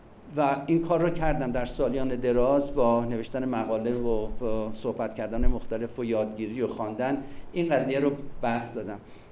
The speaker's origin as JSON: {"language": "Persian", "country": "Iran", "moved": "yes", "said": "من و تحصیل و تدریسم همه در زمینه جامعه امریکا بوده، ولی از زمانی که از ایران من بیرون اومدم"}